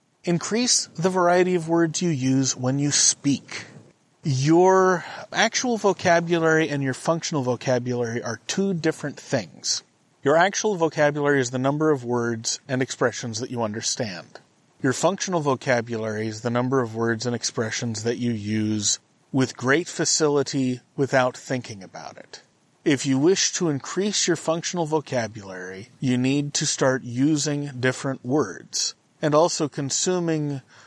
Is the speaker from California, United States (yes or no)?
yes; California, United States; also born or lived in Texas; I grew up in California and a little bit in Texas. I am not the least bit British except by distant ancestry.